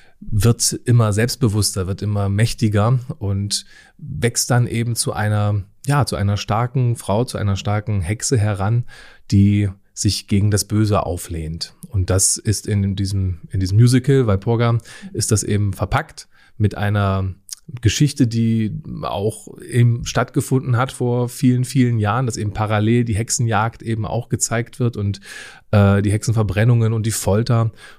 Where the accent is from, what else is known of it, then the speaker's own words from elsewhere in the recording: Aschersleben, Saxony-Anhalt, Germany; born there; now in Magdeburg, Germany; komme gebürtig aus Aschersleben, wohne jetzt in Magdeburg